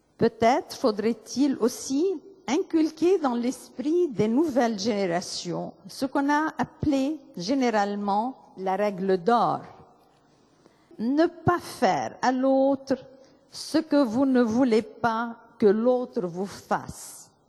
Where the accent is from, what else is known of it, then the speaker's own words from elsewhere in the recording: Tyre, South Governorate, Lebanon; Je me suis attachée à ma ville natale, Tyr